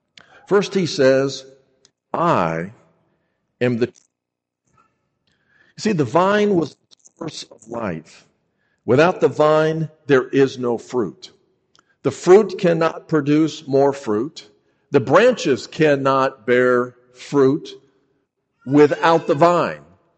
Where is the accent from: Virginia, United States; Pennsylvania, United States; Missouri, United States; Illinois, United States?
Illinois, United States; Chicago; I grew up in Chicago. I don't have a lot of big gardens up there.